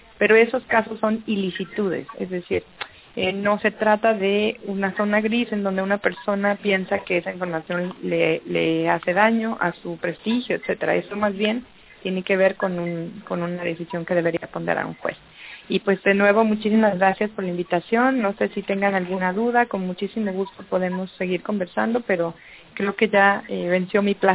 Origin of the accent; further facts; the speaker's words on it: Mexico; yo, por ejemplo, como ciudadana mexicana